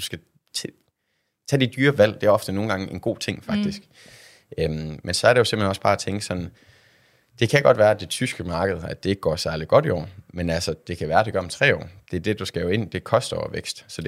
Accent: North Denmark Region, Denmark; accent: North Jutlandic; jeg har nogle blå øjne, og jeg har en nordjysk accent

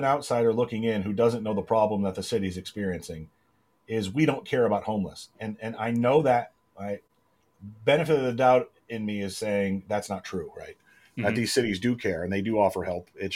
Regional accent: United States; Who want to, you know, I'm an American and I'm free and this is freedom.

